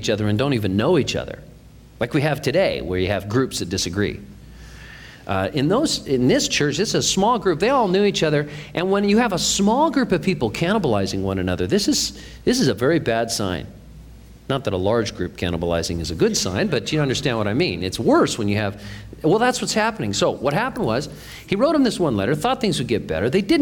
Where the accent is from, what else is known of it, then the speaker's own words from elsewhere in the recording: United States; I'm an American through and through, and I know what it's like to work here